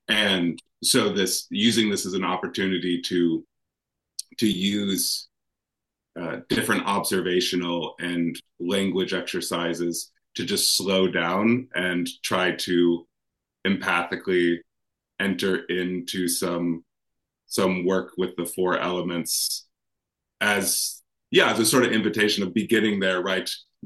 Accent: Columbus, Wisconsin, United States; I actually grew up in Wisconsin. So that's I grew up down in the Columbus area.

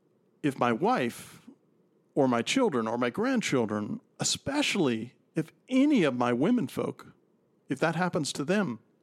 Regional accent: Miami, Florida, United States; I grew up in Miami, Florida. We're in Miami.

